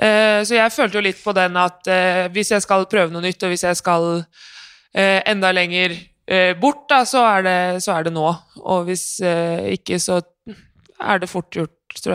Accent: Esbjerg, Southern Denmark, Denmark; Jeg kommer fra Esbjerg, hvor vi da har tre lyskryss og en rundkjøring

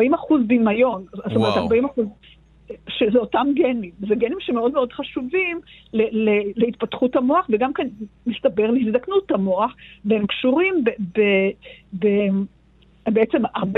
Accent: Jerusalem, Jerusalem District, Israel; אני ירושלמית במקור.

